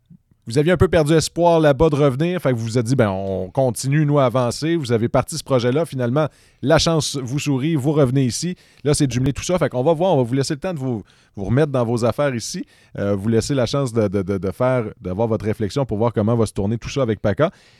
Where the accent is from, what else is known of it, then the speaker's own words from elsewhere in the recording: Gatineau, Quebec, Canada; moi, je viens de Gatineau, ça fait 10 ans, 12 ans que je suis installé ici, puis je me sens un peu dépaysé en retournant à Gatineau, puis pourtant, je me dis « ben j'ai grandi ici ».